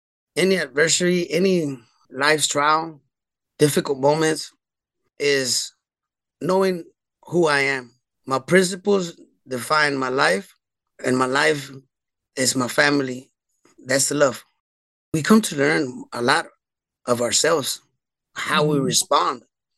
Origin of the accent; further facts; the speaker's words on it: Mexico; also born or lived in Houston, United States; I was born in Houston, Texas, October 6, 1980. At a little bit over 1 year old, I was sent to Mexico to be raised with my parents, grandparents.